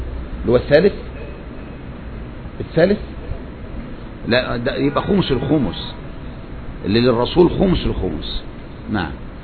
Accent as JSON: {"language": "Arabic", "region": "Upper Egypt", "country": "Egypt", "said": "ده عندنا في الصعيد، ده عندنا مش عارف ايه"}